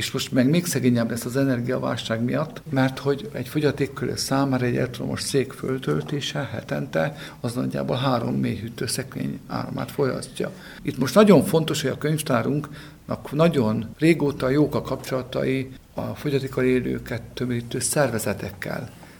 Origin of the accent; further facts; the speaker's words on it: Iharosberény, Somogy, Hungary; én Ihasberényben egy faluban, egy palacsában nőttem fel, anyám pedagógus volt, mindenki más földművelésből